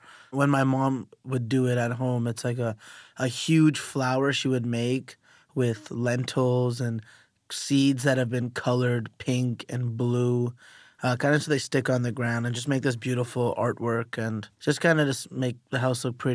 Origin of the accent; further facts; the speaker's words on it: Toronto, Ontario, Canada; Yeah, I mean, born and raised in Toronto, Canada.